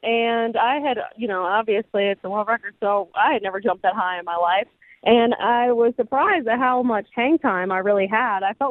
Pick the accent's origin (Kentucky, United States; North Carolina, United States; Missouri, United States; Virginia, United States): North Carolina, United States; I know that we're all from North Carolina, but every time we come to Florida, we always have a big support down there.